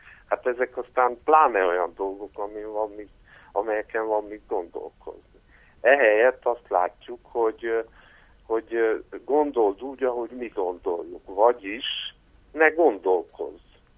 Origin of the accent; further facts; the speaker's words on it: Hungary; mert mi tiszta lelkű, ártatlan tekintetű magyarok vagyunk.